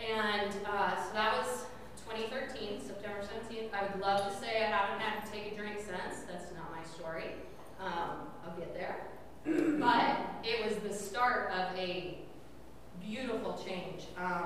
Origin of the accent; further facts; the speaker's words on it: St. Louis, Missouri, United States; So I said I grew up in St. Louis, Missouri.